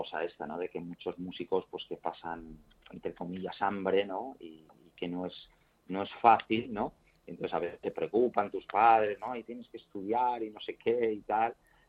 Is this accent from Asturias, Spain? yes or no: no; Barcelona, Catalonia, Spain; he vivido en muchísimos sitios a lo largo de mi vida, pero sí, soy de Barcelona.